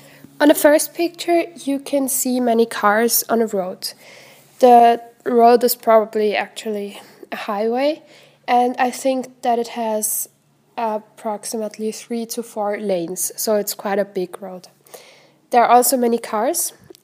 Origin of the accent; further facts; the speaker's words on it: Graz, Styria, Austria; In my hometown, Graz, there is, in my opinion, a very good public transport system